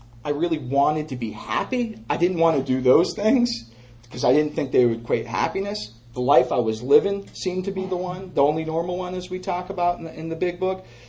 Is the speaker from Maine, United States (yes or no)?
yes; Portland, Maine, United States; I'm from Portland, Maine. New York City's not that far from there.